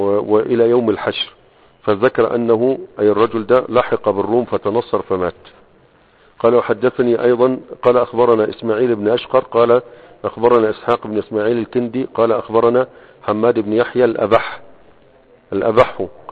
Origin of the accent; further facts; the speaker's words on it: Egypt; عندنا في مصر